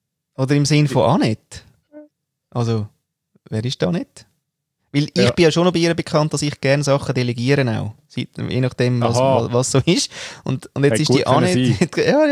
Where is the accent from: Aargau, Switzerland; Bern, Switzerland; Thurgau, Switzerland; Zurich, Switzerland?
Aargau, Switzerland; also born or lived in Austria; praktisch wachst du in den Escher-Weiss-Blöcken auf